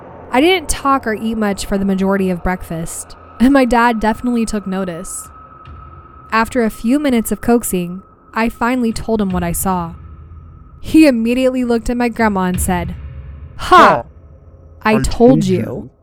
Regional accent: Appalachia, United States; We're from Appalachia, so ghosts and things like that are well accepted as real.

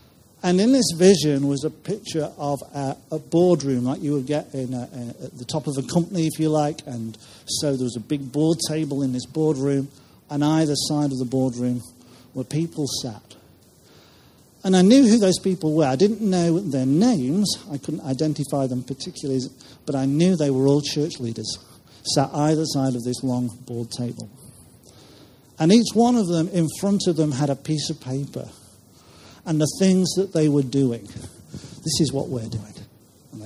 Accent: Grimsby, Yorkshire and the Humber, United Kingdom; also born or lived in Cheshire; "Lord, if I'm to go back to my hometown area," this is where I was brought up. I was living in Cheshire at the time. "Lord, what is it that you want me to be involved with?" And there were a number of things, but one of them was this: to see increased unity across the body of Christ in Grimsby, Cleethorpes

